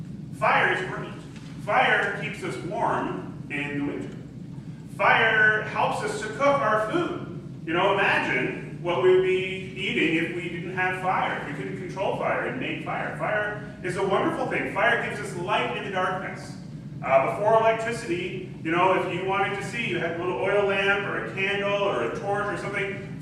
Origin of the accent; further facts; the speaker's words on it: Nova Scotia, Canada; growing up in Nova Scotia, we built a beautiful house over on the side of a hill overlooking the beautiful Annapolis Valley.